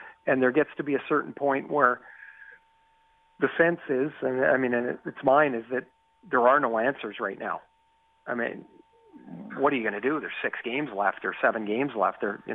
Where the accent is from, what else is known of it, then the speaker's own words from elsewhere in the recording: Trail, British Columbia, Canada; But I grew up in Trail, and there really wasn't much of it.